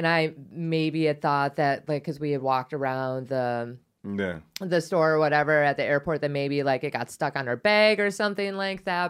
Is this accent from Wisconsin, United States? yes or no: yes; Wisconsin, United States; I'm from Wisconsin.